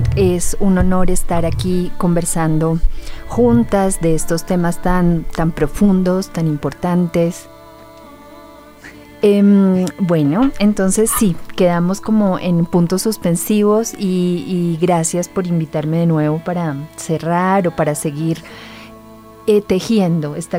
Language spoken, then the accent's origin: Spanish; Suba, Bogotá, Colombia; Yo nací y crecí en Suba, y en Suba hay un movimiento cultural que permanece hasta estos días.